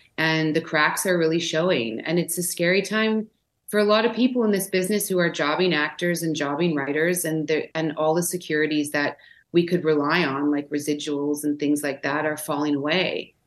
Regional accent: Canada; It's so exciting for me to speak to a fellow Canadian. I'm homesick now.

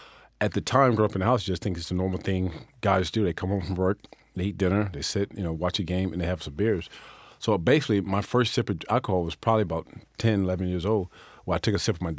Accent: Tampa, Florida, United States; I grew up a Cincinnati Reds fan. Because growing up in Tampa, they had spring training down there in the 70s.

